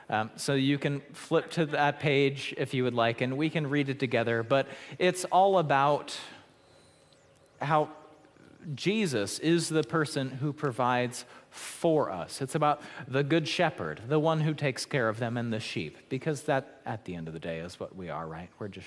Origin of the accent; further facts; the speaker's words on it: Baltimore, Maryland, United States; maybe I don't see the appeal because I grew up in Baltimore. I've seen enough crime for a lifetime.